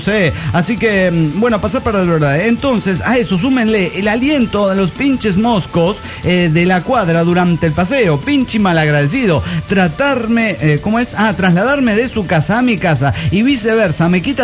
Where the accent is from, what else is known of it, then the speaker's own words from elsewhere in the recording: Cochabamba, Bolivia; de Cochabamba, Bolivia.